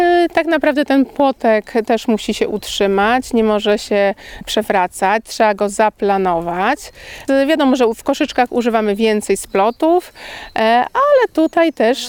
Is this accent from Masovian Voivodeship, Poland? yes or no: yes; Masovian Voivodeship, Poland; Ja pochodzę z Mazowsza.